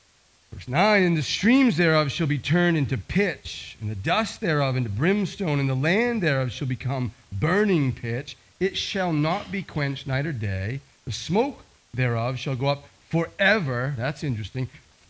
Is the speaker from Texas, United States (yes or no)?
no; Maine, United States; I was raised in Maine, of course, and there's this one crazy sound that you hear after the sun goes down.